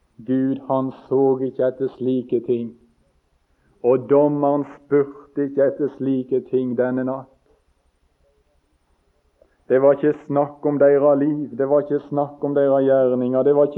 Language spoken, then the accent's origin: Norwegian; Osterøy, Vestland, Norway; Vi hadde en gammel originalpredikant hjemme på Osterøy.